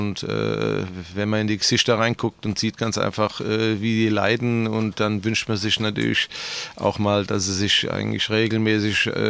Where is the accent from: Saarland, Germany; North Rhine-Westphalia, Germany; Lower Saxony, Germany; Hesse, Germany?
Hesse, Germany; Wiesbaden; dass ich hier eigentlich gebürtiger Wiesbadener bin